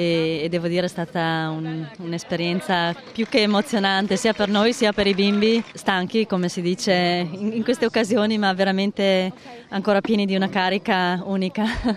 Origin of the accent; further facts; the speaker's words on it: Bolzano, Trentino-Alto Adige, Italy; noi siamo di Bolzano proprio e siamo qui da stamattina